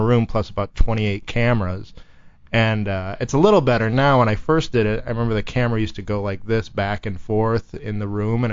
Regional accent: Milwaukee, Wisconsin, United States; No, I'm from Milwaukee.

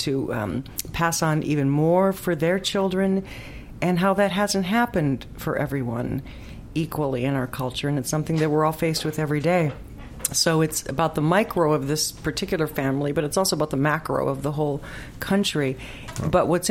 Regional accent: Ohio, United States; You know, you go back to your home. I'm from Ohio. I go back to my home

